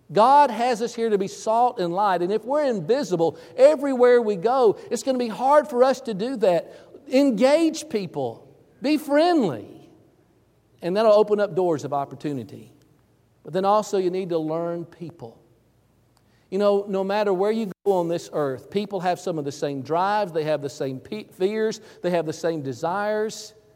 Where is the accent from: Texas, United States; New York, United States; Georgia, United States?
Georgia, United States; also born or lived in Denver, Colorado; I was raised in Georgia. This really happened there.